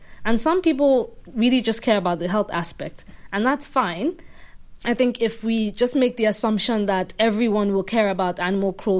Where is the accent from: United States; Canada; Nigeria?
Nigeria; I grew up in Nigeria. I haven't lived outside of Nigeria. The first time I spent more than a few months out of the country was when I did a master's degree just about a year ago.